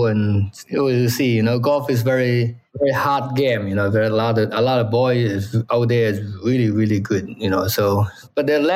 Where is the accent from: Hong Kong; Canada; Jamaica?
Hong Kong; now in United States; You know, I'm from Hong Kong. There's no snow. You know, I come to America